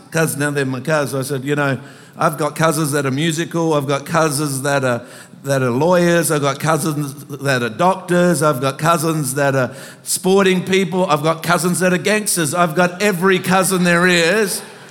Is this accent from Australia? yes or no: yes; Adelaide, South Australia, Australia; I was brought up in Adelaide.